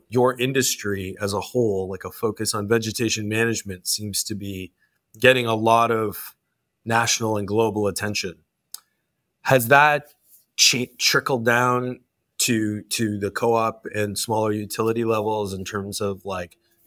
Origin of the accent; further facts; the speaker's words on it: Canada; I'm Canadian. I was in Toronto